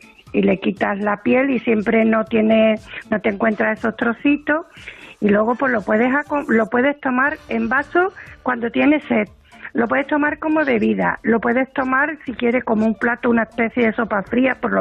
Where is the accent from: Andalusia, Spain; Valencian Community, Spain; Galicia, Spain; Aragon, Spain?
Andalusia, Spain; Cádiz; Yo voy a reivindicar mi tierra y los productos de mi tierra.